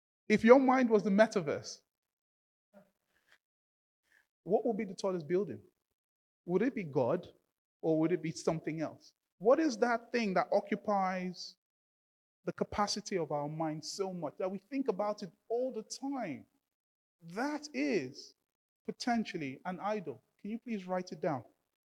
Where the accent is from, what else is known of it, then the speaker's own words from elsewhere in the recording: Lagos, Nigeria; So I was born and raised in Lagos. That's 3,000 miles away.